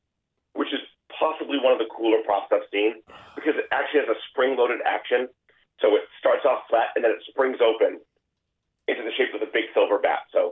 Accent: New England, United States; I'm originally from New England, and I do have Tom Brady's signed helmet.

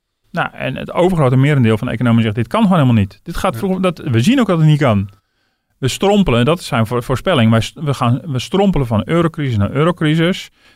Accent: Netherlands; Ja, daar zouden we als Hollanders wel voor voelen.

